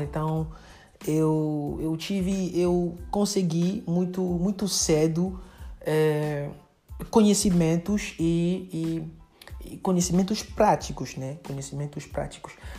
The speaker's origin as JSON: {"language": "Portuguese", "country": "Côte d’Ivoire", "second_language": "Portuguese", "lives_now": "Brazil", "said": "eu sou da Costa do Marfim, Côte d'Ivoire. Portanto, sou africano, por origem."}